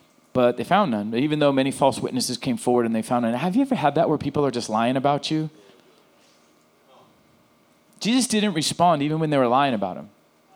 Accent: Oceanside, California, United States; I grew up in Oceanside.

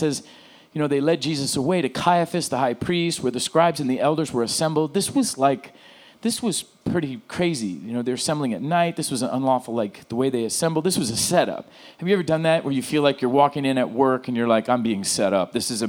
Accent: Oceanside, California, United States; I grew up in Oceanside.

